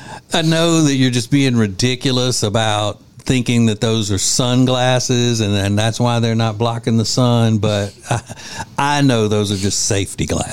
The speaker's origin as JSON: {"language": "English", "region": "Louisiana", "country": "United States", "said": "I don't have a license. I'm from Louisiana. We don't have to have that."}